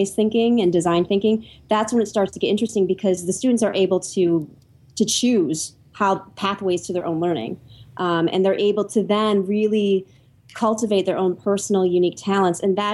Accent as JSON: {"language": "English", "region": "Michigan", "country": "United States", "tie": "born or raised there", "said": "I'm a big supporter of Michigan State. I grew up in Michigan, actually."}